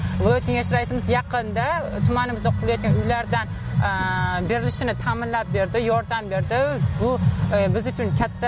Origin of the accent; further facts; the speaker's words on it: Buloqboshi, Andijan Region, Uzbekistan; also born or lived in Jalaquduq; Onam ham Rossiyaga borib ishlab kelgan va biz buloq boshiga onamning uylari ko'chib kelganmiz.